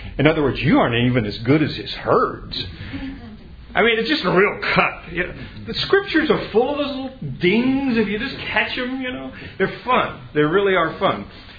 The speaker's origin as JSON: {"language": "English", "town": "Dallas", "region": "Texas", "country": "United States", "tie": "born or raised there", "said": "She actually worked at a clinic, in, sadly, in my hometown of Lake Highlands in Dallas."}